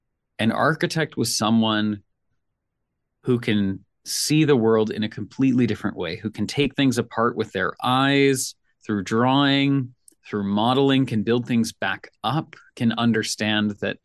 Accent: Nashville, Tennessee, United States; Aaron is from Jersey and I'm from Nashville. And so my propensity to say hi and make eye contact makes me a real threat on the East Coast

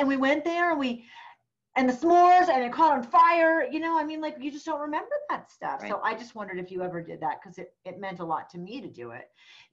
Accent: New England, United States; now in Reno, United States; Reno, Nevada. But I was raised

